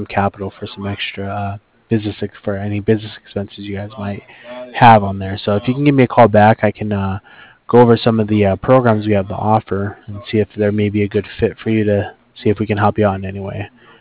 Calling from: Cardiff, Wales, United Kingdom; Mike, I'm calling over from Cardiff.

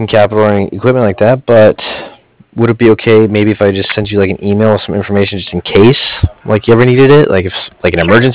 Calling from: Cardiff, California, United States; I'm calling from Cardiff. And you spell that C-A-R-D-I-F-F, like Frank.

